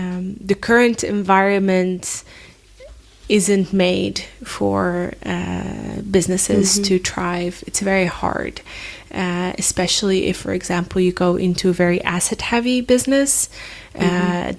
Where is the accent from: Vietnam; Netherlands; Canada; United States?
Netherlands; also born or lived in Libya; So I was born and raised here in the Netherlands.